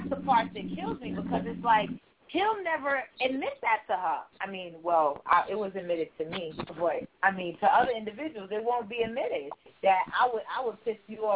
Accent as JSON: {"language": "English", "country": "United States", "tie": "born or raised there", "said": "thankfully I was raised in the States with, and you know, with education and a formal learning"}